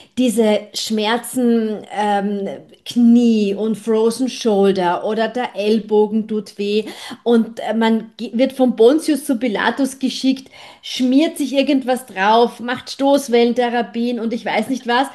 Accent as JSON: {"language": "German", "region": "Vienna", "country": "Austria", "said": "ich bin 54 Jahre alt, ich bin Wienerin."}